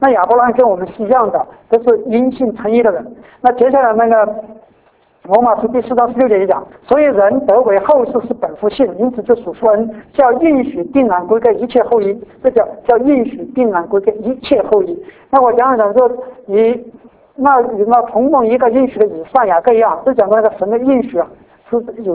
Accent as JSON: {"language": "Chinese", "country": "China", "said": "其实有时候就是我们是中国人"}